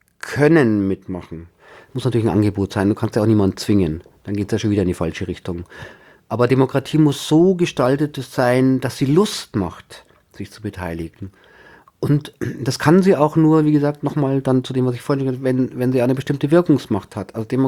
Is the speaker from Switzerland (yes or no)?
no; Styria, Austria; born there; ich bin 1961 in der Steiermark geboren und tatsächlich gebürtiger Österreicher. Die Leute lachen immer, wenn ich sage, ich habe Migrationshintergrund.